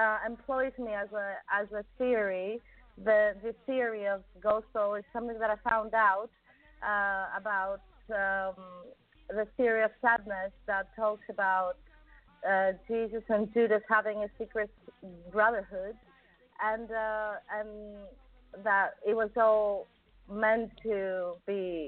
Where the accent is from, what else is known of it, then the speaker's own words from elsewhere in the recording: Greece; I was born in Greece, and I was raised in Greece. I'm Greek, really, but I have a Canadian nationality because my parents were, and my brother and my sister were in Canada.